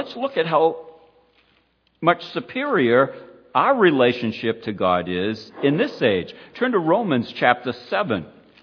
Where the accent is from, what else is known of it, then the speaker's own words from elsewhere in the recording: United States; But as an American, we kind of think of the concept of freedom as free to do whatever I want to do.